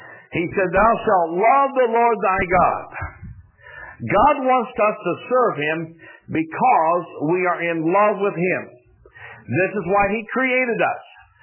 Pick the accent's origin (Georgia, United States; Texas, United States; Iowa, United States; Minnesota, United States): Iowa, United States; I grew up in Iowa, and she was from Southeast Pennsylvania, and Iowa and Pennsylvania are not neighboring states.